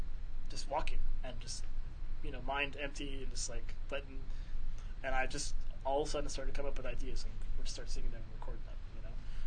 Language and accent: English; Jefferson City, Missouri, United States; I came from Jeff City first, and then I have other great friends who are from the middle of, like, nowhere in Missouri